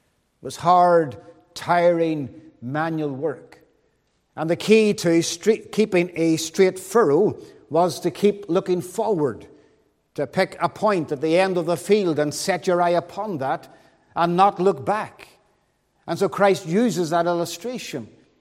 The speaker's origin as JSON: {"language": "English", "town": "Londonderry", "region": "Northern Ireland", "country": "United Kingdom", "lives_now": "Omagh, United Kingdom", "said": "I'm from Londonderry, as I've mentioned."}